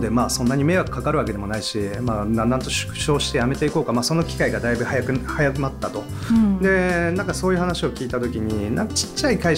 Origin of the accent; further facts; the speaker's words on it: Kurashiki, Okayama, Japan; born there; moved away as an adult; also born or lived in Tokyo; 生まれたのは倉敷なんですけれども、